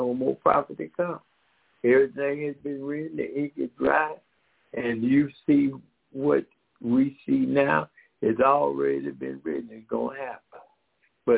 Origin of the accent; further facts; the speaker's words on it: Decatur, Georgia, United States; And Dayak, while we are from Decatur, Georgia, in Atlanta, and Decatur, Georgia, in Georgia.